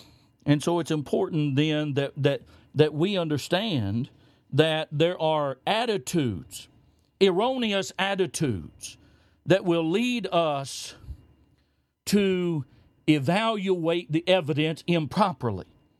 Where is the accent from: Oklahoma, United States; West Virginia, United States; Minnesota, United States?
Oklahoma, United States; born there; now in Texas, United States; but I wasn't born here. I was born in Oklahoma.